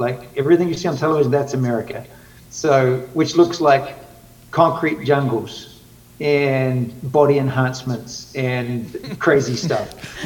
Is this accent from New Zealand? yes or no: yes; New Zealand; now in Redding, United States; you land eventually in this dot of two islands called New Zealand.